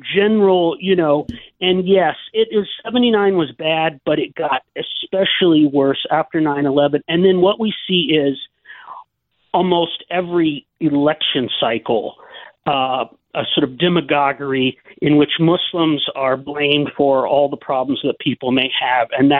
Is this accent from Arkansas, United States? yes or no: no; Illinois, United States; They're people without bachelor's degrees, where I grew up in Southern Illinois and across the Midwest.